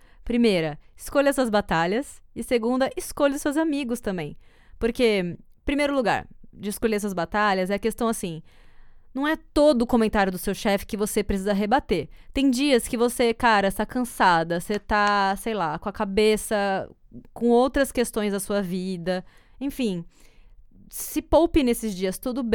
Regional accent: Argentina; Eu sou brasileira, porém me criei na Argentina.

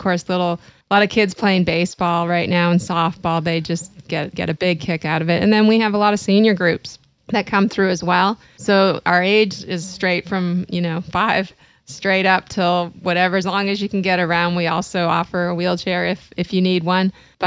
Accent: Canada; I'm Canadian.

